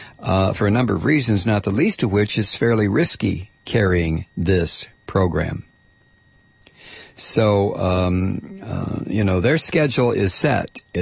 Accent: Iran; now in United States; I immigrated from Iran to the U.S. in 2001, just months before the 9/11 attacks.

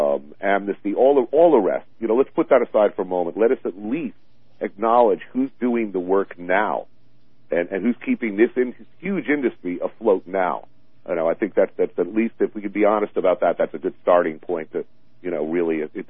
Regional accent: New York, United States; I mean, I'm a New Yorker. I look at the Statue of Liberty all the time.

